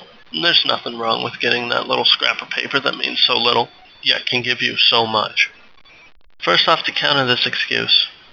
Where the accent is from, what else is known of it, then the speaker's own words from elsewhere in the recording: Portland, Oregon, United States; born there; also born or lived in Alaska; I was born in Portland, Oregon, some 20 plus years ago, moved to Alaska, and then I came back home in about 2005.